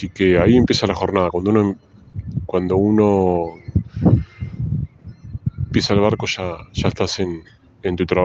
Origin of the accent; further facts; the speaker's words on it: Puerto Deseado, Santa Cruz, Argentina; born there; Nací en Puerto Deseado, provincia de Santa Cruz. Tengo 40 años.